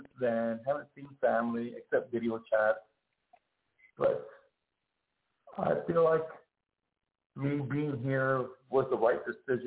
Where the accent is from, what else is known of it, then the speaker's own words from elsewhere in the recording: Austin, Texas, United States; But the thing is, I come from Austin, Texas, where we care about animals.